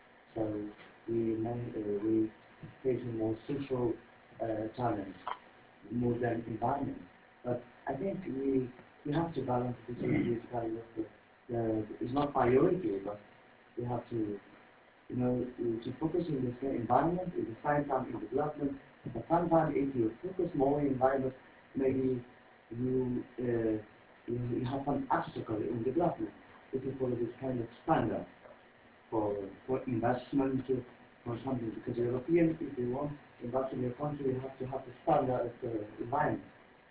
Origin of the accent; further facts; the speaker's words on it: Morocco; I'm from Morocco.